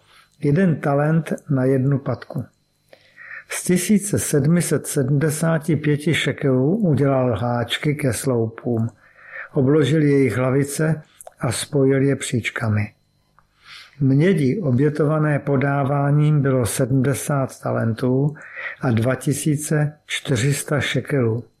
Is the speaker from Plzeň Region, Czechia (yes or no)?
no; Karlovy Vary Region, Czechia; a narodil jsem se v létě 1966 do křesťanské rodiny. Vyrůstal jsem na Karlovarsku a duchovně v prostředí církve bratrské.